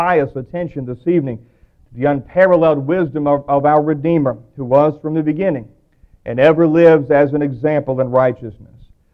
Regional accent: Ohio Valley, United States; It has been good to be back in the Ohio Valley once again, back in my hometown again

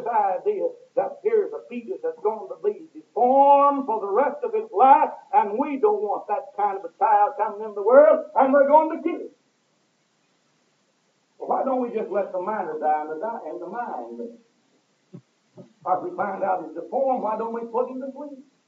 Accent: Kentucky, United States; And we didn't have anything where I grew up. You're talking about poor. We grew up in Eastern Kentucky.

